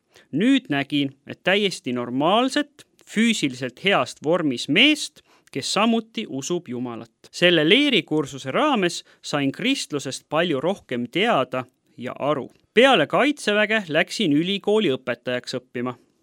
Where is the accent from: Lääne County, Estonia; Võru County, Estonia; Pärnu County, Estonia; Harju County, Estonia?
Lääne County, Estonia; Haapsalu; Olen sündinud ja kasvanud ilusas mereäärses Haapsalu linnas. Vanemad ei olnud kristlased, seega kasvades kiriku ja usuga suurt kokkupuudet polnud.